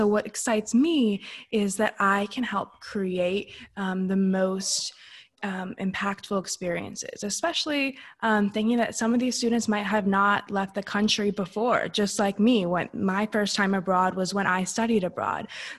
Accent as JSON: {"language": "English", "town": "Tampa", "region": "Florida", "country": "United States", "tie": "born or raised there", "said": "I am originally from Tampa, Florida, born and raised."}